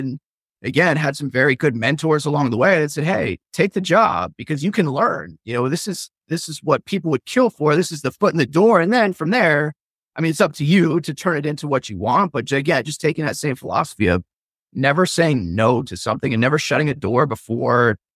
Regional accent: Denver, Colorado, United States; And again, growing up in Denver, I played hockey. I was a diehard Avs fan, a diehard Nuggets fan.

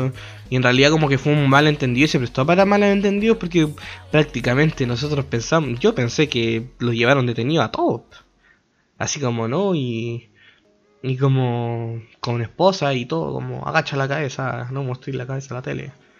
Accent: Valparaíso, Chile; salieron muchas noticias de Valparaíso, porque yo soy de Valparaíso.

